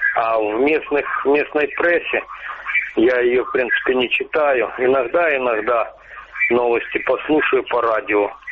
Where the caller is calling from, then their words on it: Krasnodon, Luhansk Oblast, Ukraine; Я звоню с неподконтрольной Украине территории, город Краснодон.